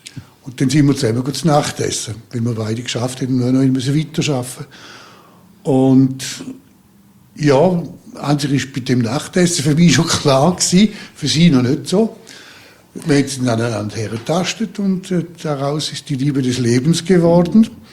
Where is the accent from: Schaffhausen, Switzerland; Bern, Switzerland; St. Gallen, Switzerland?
St. Gallen, Switzerland; Ich bin aufgewachsen in St. Gallen. Ich hatte eine sehr schöne Jugend gehabt, alles.